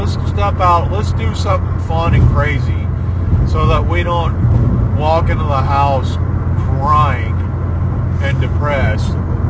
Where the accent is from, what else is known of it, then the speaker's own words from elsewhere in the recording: Virginia, United States; I have built snowmen in my life. I grew up in Virginia, and I've had times of snow and everything